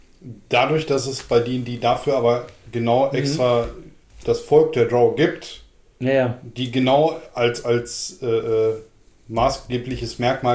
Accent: Lower Saxony, Germany; born or raised there

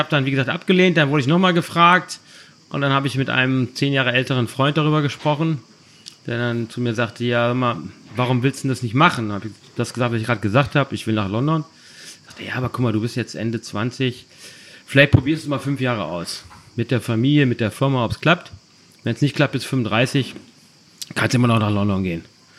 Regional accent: Düsseldorf, North Rhine-Westphalia, Germany; Also ich bin ja Düsseldorfer.

